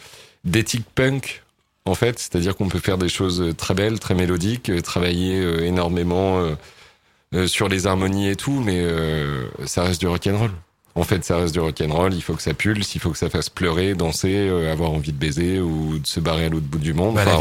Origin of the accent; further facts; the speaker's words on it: Évreux, Normandy, France; c'est-à-dire que j'ai pas grandi à Manchester, à San Francisco ou même à Paris. Je viens d'Évreux